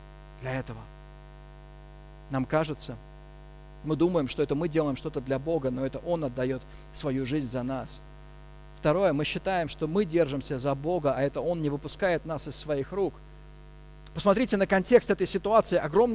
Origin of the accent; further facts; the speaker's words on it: Moscow, Russia; я городской ребенок, я родился, вырос в Москве, я городской ребенок.